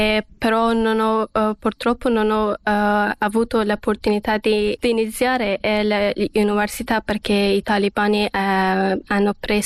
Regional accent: Afghanistan; now in Italy; sono dall'Afghanistan. Sono arrivata in Italia con un progetto lavorativo e prima di venire in Italia sono stata in Pakistan per 1 anno e mezzo. Dopo sono arrivata in Italia.

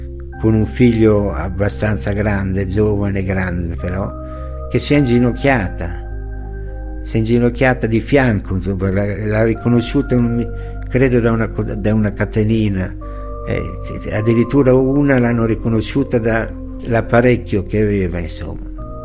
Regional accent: Casalecchio di Reno, Emilia-Romagna, Italy; also born or lived in Sasso Marconi; Dagli 11 anni in poi sono cresciuto a Casalecchio. I primi 11 anni della mia infanzia l'ho fatta a Sasso Marconi

